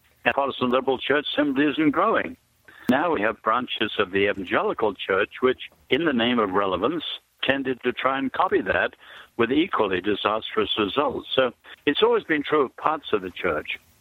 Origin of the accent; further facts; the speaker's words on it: China; Even when I was a boy, I grew up in China.